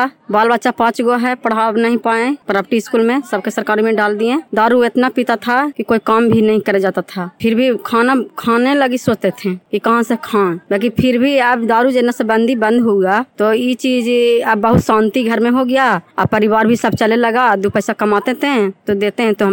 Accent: Prabalpur, India; प्रबलपुर के रहने वाली हूं

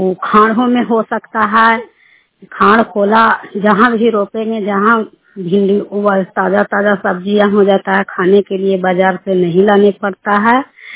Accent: Barkha Jama, India; मैं बरखा जमा के रहने वाला हूँ, ब्लॉक नुसरा, थाना भी नुसरा है।

